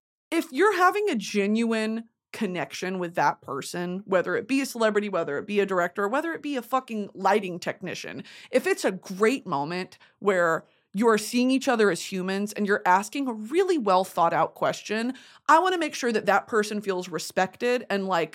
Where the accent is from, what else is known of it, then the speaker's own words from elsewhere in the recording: Texas, United States; I am a woman of the South. I am a woman of hot weather. I am a fatty from Texas, okay?